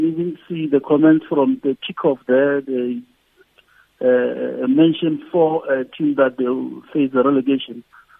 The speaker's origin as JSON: {"language": "English", "country": "South Africa", "said": "It's us now as a South African to take from where Chiefs left and take it up."}